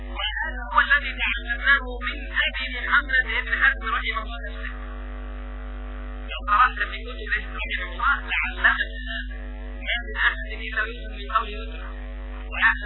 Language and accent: Arabic; Egypt; هذا نحن كشعب مصري مجنون للأسف